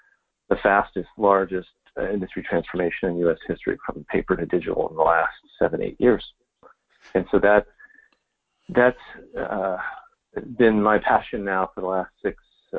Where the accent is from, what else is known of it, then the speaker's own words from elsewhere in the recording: California, United States; Personally, I grew up in the Silicon Valley tech sector